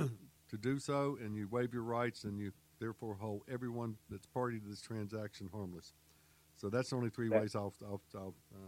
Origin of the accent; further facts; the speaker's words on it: Charlotte, North Carolina, United States; when I grew up in Charlotte, there was this old used car lot.